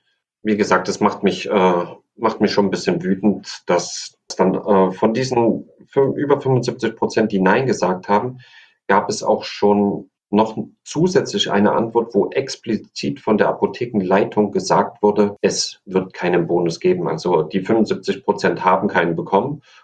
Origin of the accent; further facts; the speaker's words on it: Thuringia, Germany; born there; Ich bin in Thüringen geboren